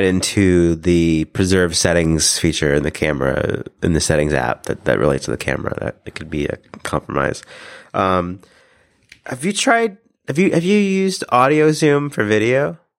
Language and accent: English; Alabama, United States; And, I was from, you know, I grew up in Alabama and then he lived in Birmingham.